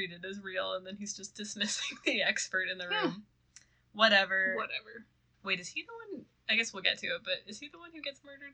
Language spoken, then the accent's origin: English; Minnesota, United States; Again, we're from Minnesota.